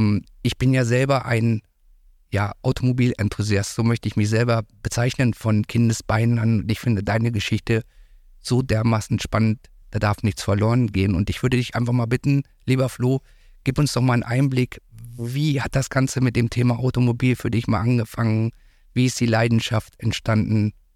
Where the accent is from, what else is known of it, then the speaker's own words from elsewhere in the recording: Hanover, Lower Saxony, Germany; ich komme ja nun auch aus Hannover, zwar nicht aus Linden